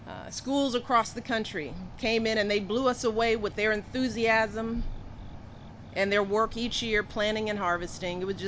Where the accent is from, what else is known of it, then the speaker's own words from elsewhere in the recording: Chicago, Illinois, United States; There is now an aeroponic garden at O'Hare Airport in my hometown of Chicago.